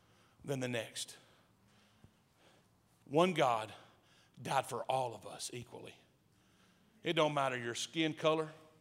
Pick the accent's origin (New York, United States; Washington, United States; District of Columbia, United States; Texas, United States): Texas, United States; I'm from East Texas, so I've never seen mountains like this in my life.